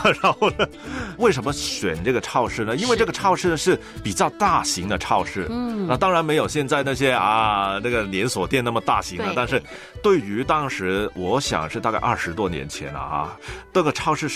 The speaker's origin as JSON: {"language": "Chinese", "country": "Hong Kong", "said": "我们香港这边叫会考。"}